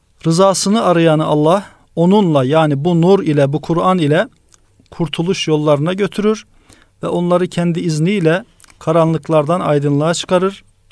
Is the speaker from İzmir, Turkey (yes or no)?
no; Nevşehir, Turkey; born there; Efendim bendeniz 1970 yılında Nevşehir'de dünyaya geldim. 1987'de Nevşehir İmam Hatip Lisesi'nden mezun olduktan sonra Marmara Üniversitesi İlahiyat Fakültesi'ne gelmiş olduk.